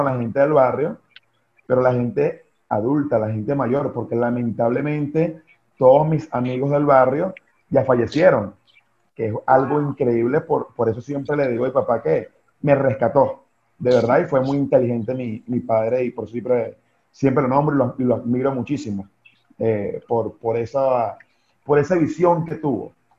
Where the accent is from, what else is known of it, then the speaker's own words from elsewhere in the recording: Caracas, Capital District, Venezuela; Yo nací en Caracas, en Petare. Me crié hasta los 11 años de edad en el barrio 24 de Julio, en Petare. De allí realmente soy yo, de Caracas, Petare.